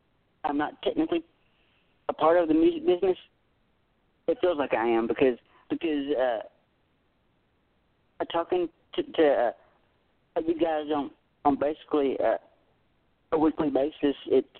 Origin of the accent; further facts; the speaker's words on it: Tennessee, United States; Well, I'm from Tennessee myself.